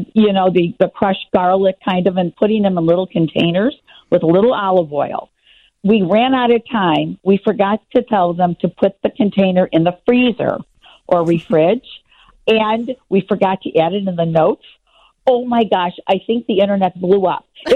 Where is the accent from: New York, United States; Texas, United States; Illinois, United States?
Illinois, United States; Chicago; I never thought I'd be interviewed on WGN, the station that I listen to all the time growing up in Chicago, right?